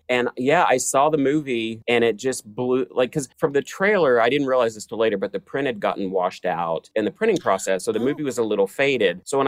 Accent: Kentucky, United States; I always talk about this because I grew up in Eastern Kentucky.

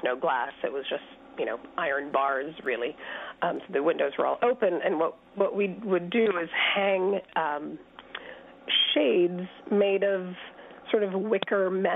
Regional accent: India; When I was growing up in India, living in India in the mid-80s

